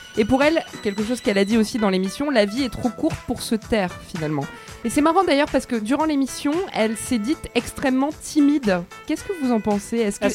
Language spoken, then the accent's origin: French; Lille, Hauts-de-France, France; Donc je suis lilloise, ça me tient vraiment.